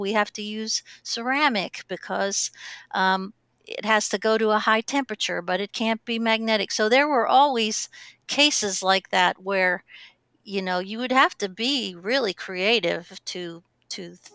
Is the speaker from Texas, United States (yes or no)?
no; Pittsburgh, Pennsylvania, United States; And I grew up in Pittsburgh. So one place in Pittsburgh, I worked at a company